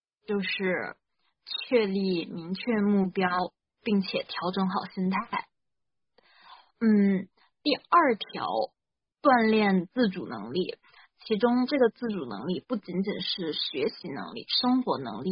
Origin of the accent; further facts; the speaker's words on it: Tianjin, China; now in United States; 来了马里兰这边，这节气候其实跟，因为我是天津人嘛，就是它跟天津的纬度都比较像，就是季节上我很适应